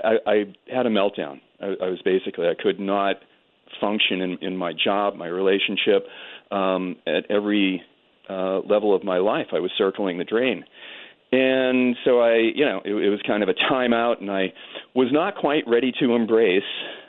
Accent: Massachusetts, United States; I grew up not far from where I am right this minute. I'm in a small city north of Boston, and I grew up in a small, nice community

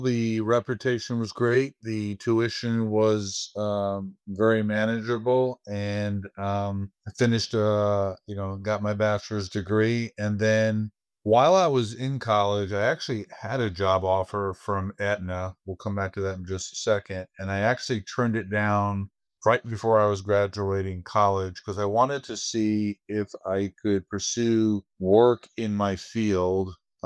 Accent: New York, United States; also born or lived in Marietta, Georgia; Yeah, I was born in actually New York City and moved to Long Island as a three-year-old and was there until I started high school. And then I finished my high school journey in Marietta, Georgia.

